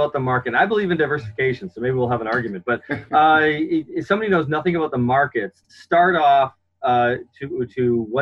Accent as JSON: {"language": "English", "country": "Canada", "moved": "yes", "lives_now": "United States", "said": "I had absolutely nothing when I came to America from Canada, and I've built quite a large business and investments."}